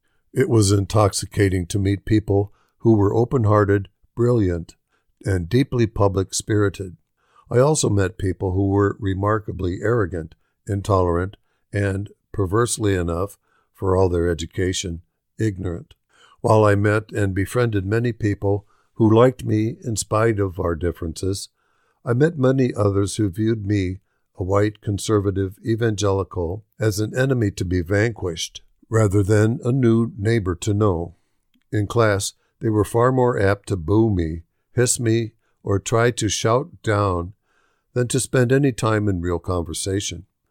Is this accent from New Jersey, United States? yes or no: no; Kentucky, United States; the people I grew up with in Kentucky